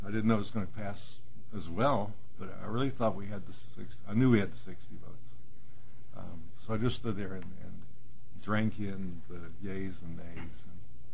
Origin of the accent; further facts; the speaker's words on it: West Virginia, United States; Yeah, I'm from West Virginia originally.